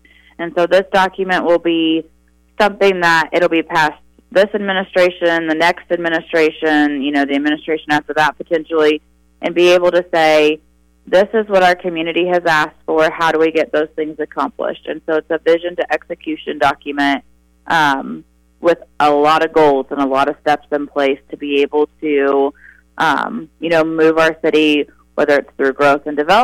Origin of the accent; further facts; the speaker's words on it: Frankfort, Kentucky, United States; I obviously work for the city of Frankfort, and, you know, this is my community, this is my hometown